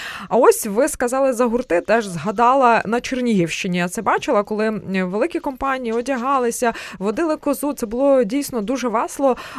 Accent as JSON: {"language": "Ukrainian", "region": "Kyiv Oblast", "country": "Ukraine", "tie": "born or raised there", "said": "я теж виросла на Київщині, на півдні"}